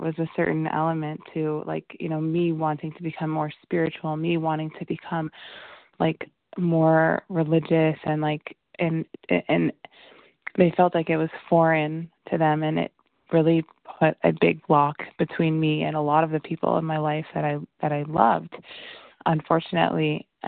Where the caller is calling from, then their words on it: New Jersey, United States; I'm calling in from New Jersey this morning.